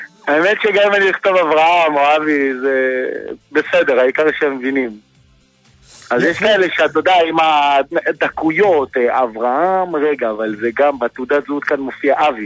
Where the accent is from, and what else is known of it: Ashdod, Southern District, Israel